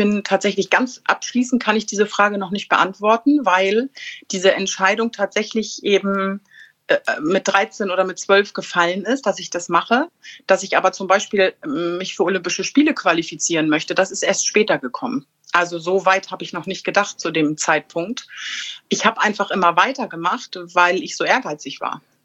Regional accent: Bad Schwartau, Schleswig-Holstein, Germany; ich bin in Bad Schwartau groß geworden, da hat man mit Handball zu tun.

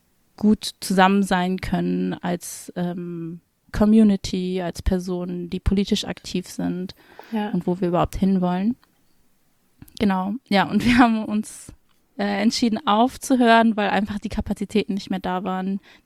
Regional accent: Hamburg, Germany; now in Frankfurt, Germany; ich komme eigentlich aus Hamburg

